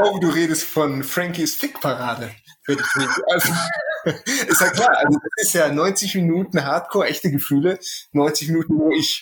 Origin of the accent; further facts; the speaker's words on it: Bochum, North Rhine-Westphalia, Germany; in Bochum bei uns, ich komme aus dem Ruhrpott